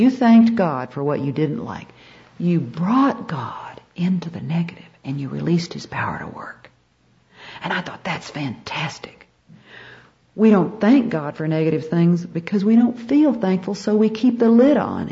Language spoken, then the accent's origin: English; the South, United States; Now, I grew up in the South, and I thought the word curse meant the H word and the D word